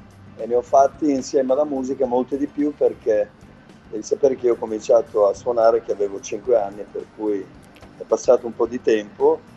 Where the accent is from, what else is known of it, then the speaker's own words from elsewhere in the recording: Bologna, Emilia-Romagna, Italy; born there; poi io sono nato a Bologna, per cui per noi la musica, da qui la musica è di casa